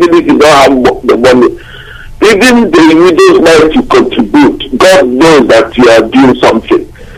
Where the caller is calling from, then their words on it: Wales, United Kingdom; I'm calling from Wales.